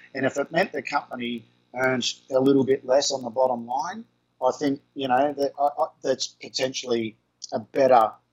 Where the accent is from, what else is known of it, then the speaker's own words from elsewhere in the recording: Australia; I am not a Filipino, right? I will never, ever think like a Filipino, and they will never, ever think like an Australian, right?